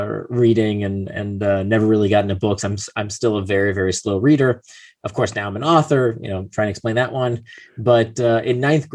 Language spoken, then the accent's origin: English; Israel; born there; first language Hebrew; English is a second language; I was born in Israel, so at home we spoke only Hebrew. Like English was not my first language